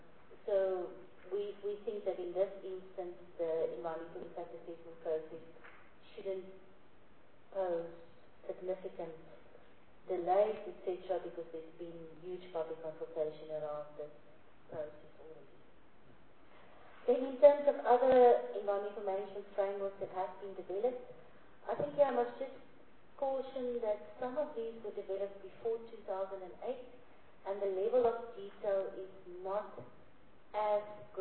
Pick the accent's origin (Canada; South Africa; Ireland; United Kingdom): South Africa; Lephalale, Limpopo; just below Lepalale, which I must just say is my hometown, so I'm very sad about that area